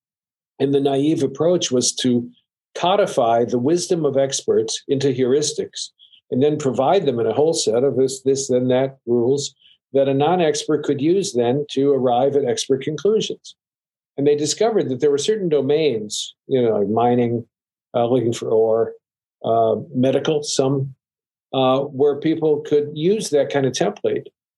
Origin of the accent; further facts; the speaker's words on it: Chicago, Illinois, United States; You know, and I grew up in Chicago working for the Daily Machine to get through Northwestern, and I learned an awful lot.